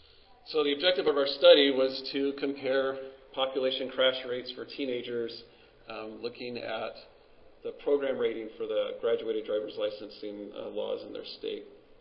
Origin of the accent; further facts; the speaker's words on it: Utah, United States; So I'm from Utah, and our program, you can apply for your learner's permit at 15 years and 6 months.